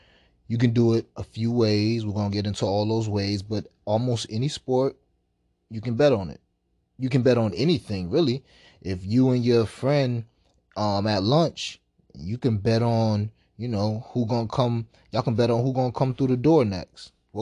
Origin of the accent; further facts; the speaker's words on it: New York, United States; even though I'm from New York and we can't do that in New York.